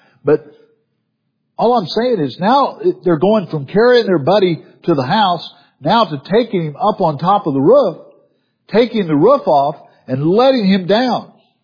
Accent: Missouri, United States; I grew up in southern Missouri, and in my hometown there was a Southern Baptist Preachers College.

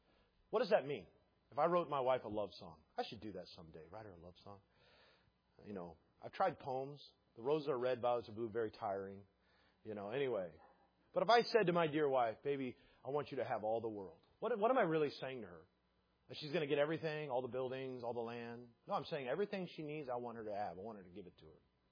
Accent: Chicago, Illinois, United States; now in Everett, United States; Which to me, I grew up in Chicago, so I'm like, oh, this is suburbs, man.

